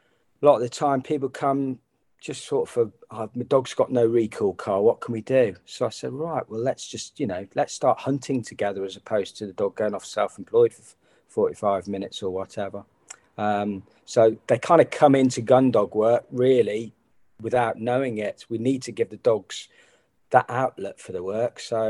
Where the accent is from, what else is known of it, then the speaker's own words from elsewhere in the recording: Birmingham, West Midlands, United Kingdom; moved away as an adult; now in England; No, so I'm originally I'm from Birmingham, so I come from a very urban environment. I moved out to Leicestershire, which is where I'm based now, probably about 25 years ago.